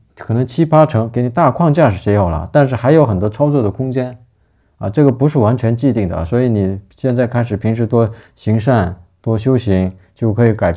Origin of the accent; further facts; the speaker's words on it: Northeast China, China; 咱们东北这边是因为要坐火炕嘛，坐炕上就通常都是盘腿坐的